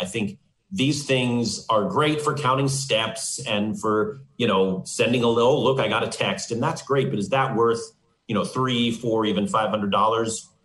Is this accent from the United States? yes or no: yes; Oakland, California, United States; I am homegrown. I'm from Oakland, California, but no, I didn't start in Fresno.